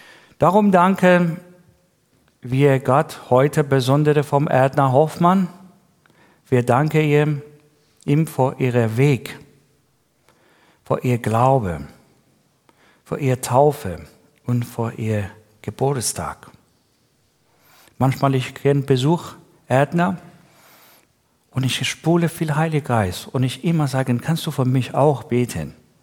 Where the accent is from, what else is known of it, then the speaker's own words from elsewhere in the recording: Iran; Für viele Menschen aus dem Iran beginnt jetzt das neue Jahr. Ich komme auch aus dem Iran.